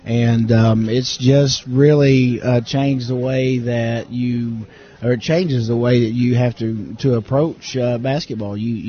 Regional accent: Kentucky, United States; We I grew up in Kentucky, which, you know, basketball's kind of a way of life

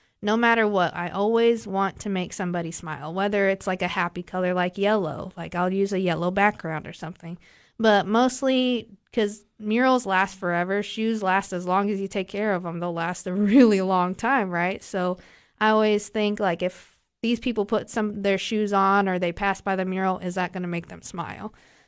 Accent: Odessa, Texas, United States; now in Cookeville, United States; Yes, I'm originally from Odessa, Texas. So where Friday Night Lights is the high school that I graduated from.

